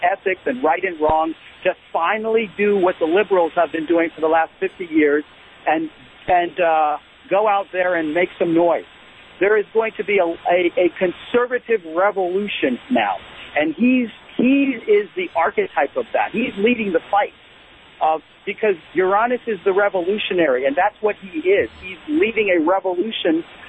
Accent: New York, United States; but I grew up in New York, and I've always admired what he's done.

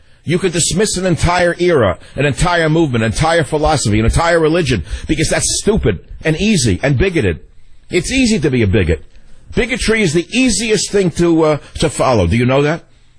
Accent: United States; it offended me as an American

